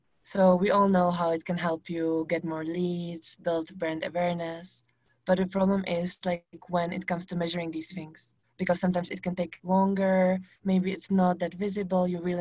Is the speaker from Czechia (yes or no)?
yes; Czechia; now in Medellin, Colombia; So I come from the Czech Republic, and like the majority of our team, I live in Medellin, Colombia.